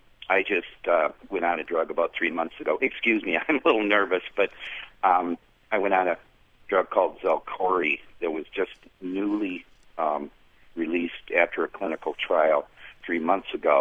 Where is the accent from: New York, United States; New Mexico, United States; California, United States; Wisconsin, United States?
Wisconsin, United States; I'm actually from Wisconsin, and UW-Madison had never prescribed this drug before.